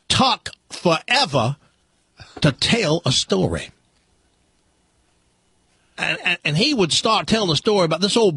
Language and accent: English; the South, United States; I'm from the South, okay? And I do believe that there's something about Southern people that draws people in.